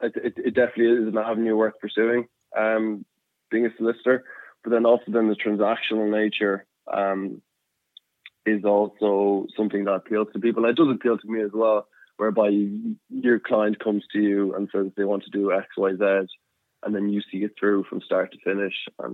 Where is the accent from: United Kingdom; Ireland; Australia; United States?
Ireland; Kildare, Leinster; I'm from Kildare.